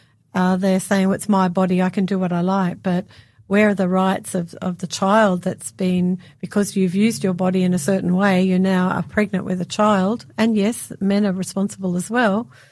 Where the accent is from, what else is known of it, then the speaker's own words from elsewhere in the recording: Victoria, Australia; when I was growing up in Victoria